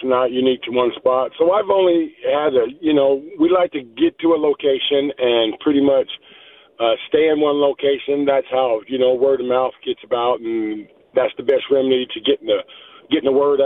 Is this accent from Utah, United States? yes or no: yes; Utah, United States; which I'm from Texas, born and raised in Utah, but live in Texas.